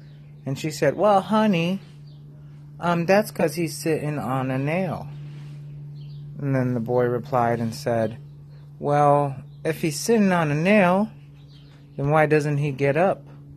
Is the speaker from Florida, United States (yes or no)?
no; San Diego, California, United States; I'm originally from San Diego